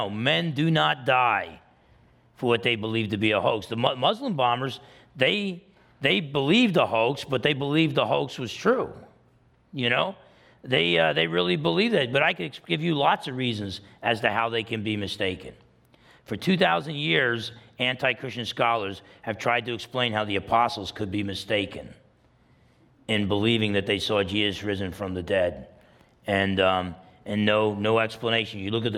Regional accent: New Jersey, United States; Believe me, I'm from New Jersey. Okay? We're like the world's headquarters for baloney shooting, okay?

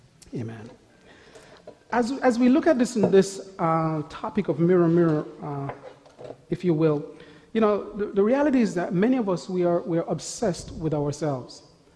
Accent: Jamaica; he knows I'm from Jamaica, and the weather was very warm yesterday

